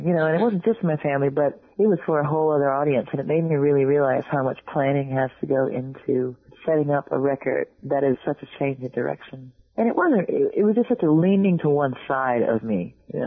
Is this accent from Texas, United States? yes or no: no; Georgia, United States; I'm from Georgia and Pentecostal background